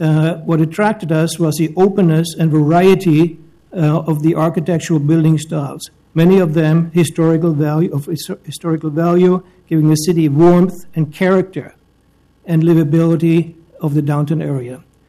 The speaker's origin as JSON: {"language": "English", "region": "Hesse", "country": "Germany", "tie": "born or raised there", "moved": "yes", "said": "I was born in Germany, just as a background. I grew up in a smallish town near Frankfurt, Germany."}